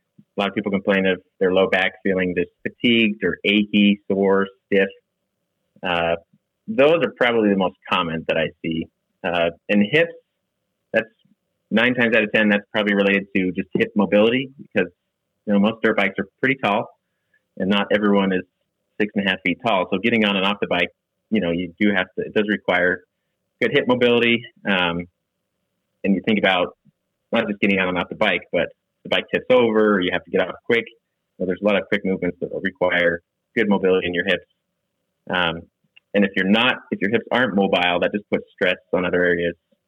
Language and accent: English; Utah, United States; But I'm actually from Utah. So it's hard to move away from the mountains. Couldn't stay away for long.